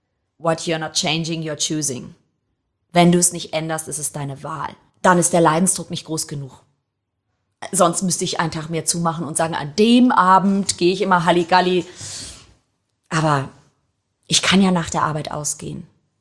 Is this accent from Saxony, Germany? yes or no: no; Hamburg, Germany; Doch, ich bin Hamburger. Aber ich habe immer noch einen italienischen Pass. Und ich fühle mich Italien sehr verbunden, was an den älteren Leuten in meiner Familie hauptsächlich liegt, mit denen ich groß geworden bin, die zum Teil noch Dialekt sprachen